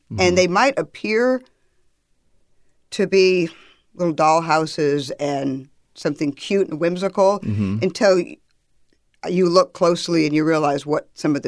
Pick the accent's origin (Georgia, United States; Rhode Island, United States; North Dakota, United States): Georgia, United States; But now I say that I am from Georgia because I've been here most of my life.